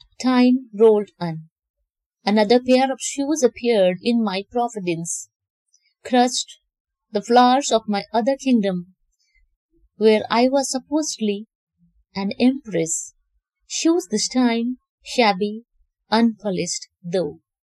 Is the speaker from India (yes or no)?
yes; India; from India.